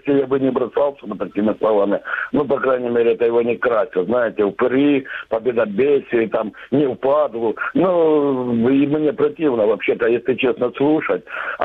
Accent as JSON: {"language": "Russian", "town": "Luhansk", "region": "Luhansk Oblast", "country": "Ukraine", "tie": "born or raised there", "said": "ну я из Луганской области, жил до войны в Луганске"}